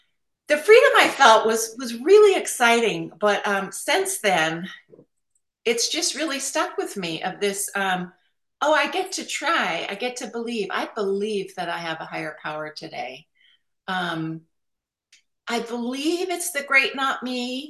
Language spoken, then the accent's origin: English; Bigfork, Montana, United States; we grew up in Montana, and we have this little cabin and a bunkhouse, a sod roof cabin on a river there, Big Fork, Montana, if anyone has heard.